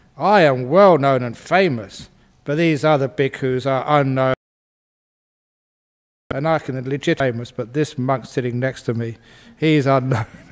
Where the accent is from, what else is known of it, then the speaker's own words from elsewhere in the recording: England, United Kingdom; where I grew up in England